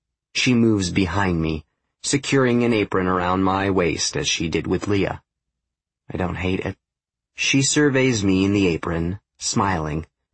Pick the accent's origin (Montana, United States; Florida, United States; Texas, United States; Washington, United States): Washington, United States; Seattle; also born or lived in Boulder / Utah / San Francisco; I lived a lot of places. Seattle last, and most. I was born there. Then we moved to Boulder, but back to Seattle after a year. From there we moved to Utah, then San Francisco for a bit before going back to Seattle.